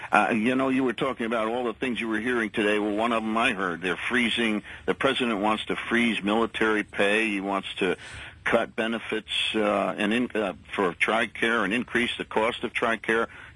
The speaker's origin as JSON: {"language": "English", "region": "New Jersey", "country": "United States", "tie": "born or raised there", "said": "an activist in politics my hometown area in the state of New Jersey."}